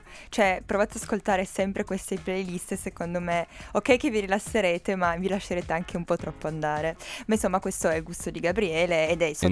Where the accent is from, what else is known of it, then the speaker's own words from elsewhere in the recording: Alba, Piedmont, Italy; Scusate, io sono di Alba